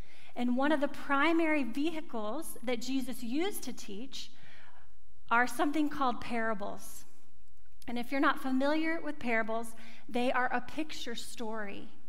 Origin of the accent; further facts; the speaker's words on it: Oklahoma, United States; I confess, I am not a city girl, y'all. I'm from Oklahoma. I like wide open spaces, and so I have to get out of the city.